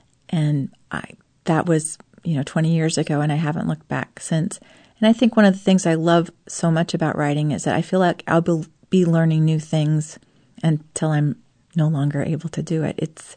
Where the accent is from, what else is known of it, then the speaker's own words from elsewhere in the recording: Seattle, Washington, United States; I mean, we grew up in the Seattle area. We don't get too many wild horses.